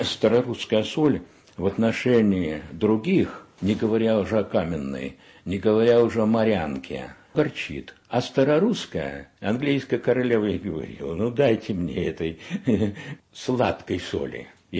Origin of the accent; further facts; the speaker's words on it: Staraya Russa, Novgorod Oblast, Russia; now in Veliky Novgorod, Russia; Я коренной рушанин, хотя с 67-го года живу в Новгороде.